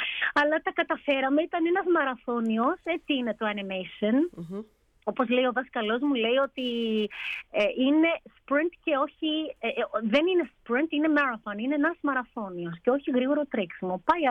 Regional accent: Miami, Florida, United States; επειδή γεννήθηκα και μεγάλωσα στο Μαϊάμι

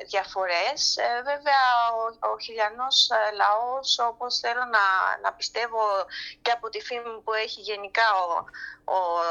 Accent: Rhodes, South Aegean, Greece; also born or lived in United States; Επιστρέψαμε μετά στην Ελλάδα, στη Ρόδο, όπως είπατε. Εκεί μεγάλωσα, εκεί τελείωσα το σχολείο

